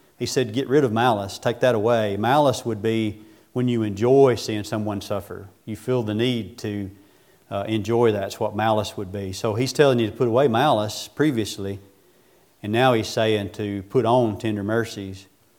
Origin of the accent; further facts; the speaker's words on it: Buck Mountain, United States; I was from Buck Mountain, so it only worked so far. You know, so you can't listen to me and see that, hear the country in me